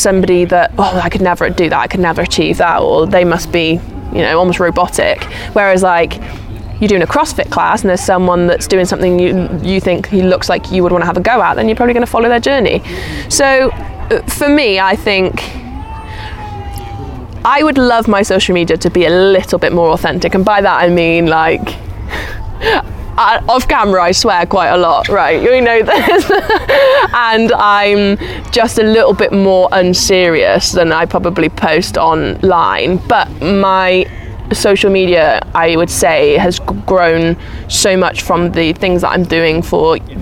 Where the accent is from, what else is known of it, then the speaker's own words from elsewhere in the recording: Wales, United Kingdom; We would say, oh yeah, we come from Wales, which is in Great Britain.